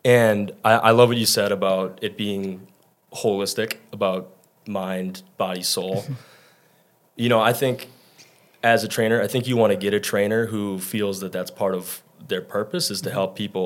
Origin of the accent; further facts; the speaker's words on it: Minnesota, United States; So originally I'm from Minnesota. We grew up in Minnesota. Zach and I both went to college in Minnesota.